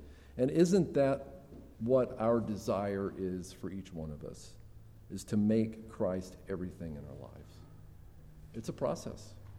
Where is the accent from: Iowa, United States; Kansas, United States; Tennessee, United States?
Kansas, United States; McPherson; I grew up in the 60s and the 70s. And I didn't grow up in Nazareth. I grew up in McPherson, which isn't very far away from here.